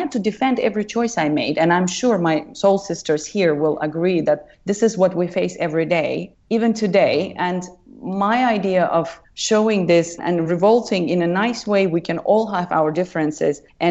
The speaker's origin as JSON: {"language": "English", "country": "Uzbekistan", "moved": "yes", "lives_now": "Helsinki, Finland", "said": "And I want to say hello from Helsinki. I moved from Uzbekistan 16 years ago."}